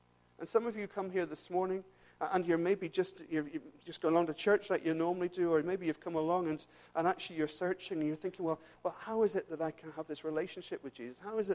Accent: Leeds, Yorkshire and the Humber, United Kingdom; born there; I was born in Leeds, by the way, despite my accent.

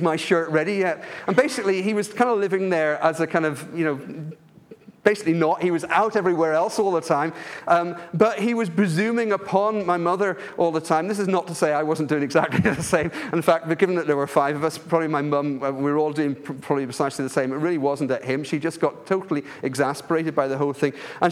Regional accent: Ireland; I come from Ireland, and Ireland, Southern Ireland, is a Catholic country.

